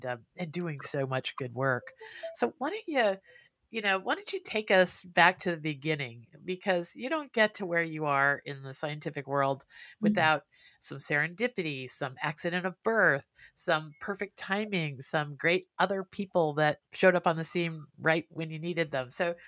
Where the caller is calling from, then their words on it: Vermont, United States; I'm about an hour south of Montreal in Vermont.